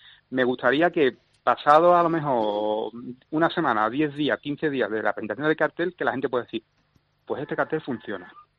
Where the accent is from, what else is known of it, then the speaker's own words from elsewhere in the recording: Seville, Andalusia, Spain; soy muy sevillano, soy muy cofrade, soy muy, como decimos aquí, muy jartible.